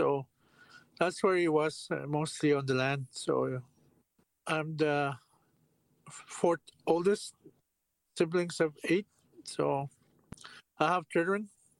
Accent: Attawapiskat First Nation, Ontario, Canada; I'm from Attawapiskat First Nation. It's on the shores of James Bay.

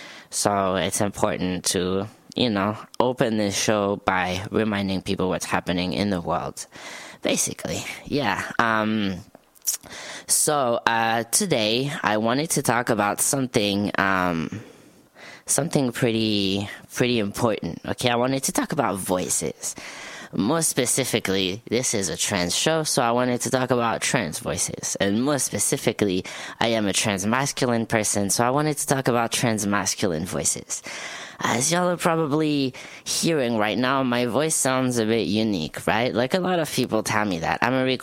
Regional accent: France; English is a second language; if I say excuse my French, it works because I'm actually from France

